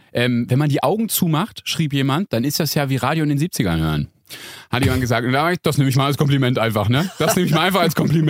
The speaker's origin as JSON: {"language": "German", "region": "Bremen", "country": "Germany", "tie": "born or raised there", "said": "Ich bin im Speckgürtel von Bremen groß geworden."}